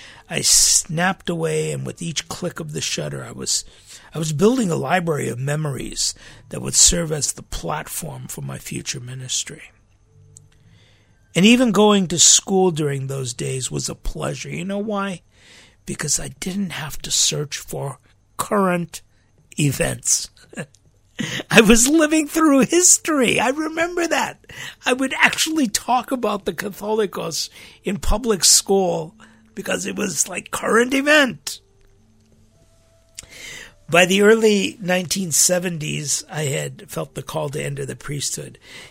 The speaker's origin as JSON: {"language": "English", "country": "United States", "tie": "born or raised there", "said": "Growing up in America, and especially during the 60s when identity was being defined along ethnic lines"}